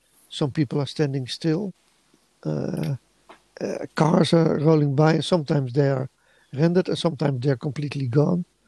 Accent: Netherlands; English is a second language; Well, here in the Netherlands, in my hometown, when you go on to the city center on a Saturday, it's almost like COVID isn't existing anymore.

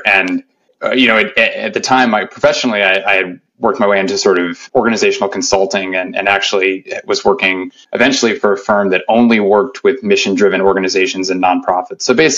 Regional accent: St. Louis, Missouri, United States; When I was a teenager, I grew up in St. Louis, Missouri.

